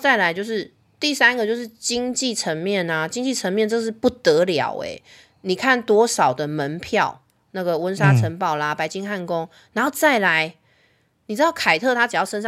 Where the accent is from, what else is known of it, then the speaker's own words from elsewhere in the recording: Taiwan; 然后我们台湾人是不是感冒就是要喝温水？